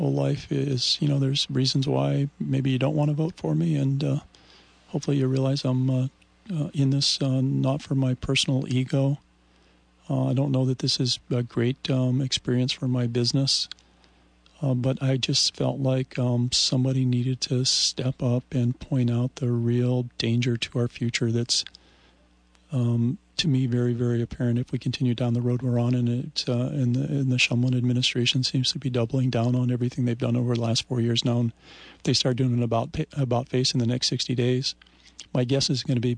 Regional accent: Vermont, United States; I think my whole life experience is one of, growing up in Vermont, been interested in what's going on. I've, met every governor of my lifetime in Vermont

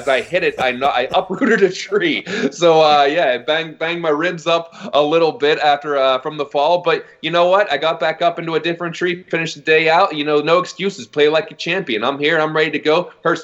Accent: Pennsylvania, United States; I went back to my hometown in Western Pennsylvania.

